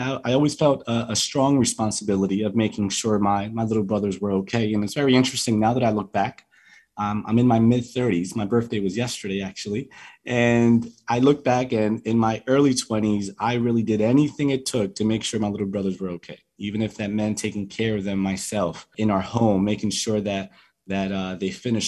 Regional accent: Colombia; first language Spanish; English is a second language; I came down here actually with just knowing Spanish, even though I was born here. Beautiful memories of growing up in Colombia and with that beautiful culture that's within my DNA.

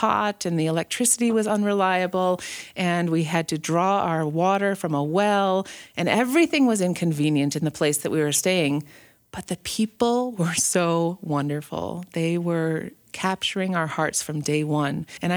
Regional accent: Detroit, Michigan, United States; We grew up in the Detroit area, which is a very sports-loving city.

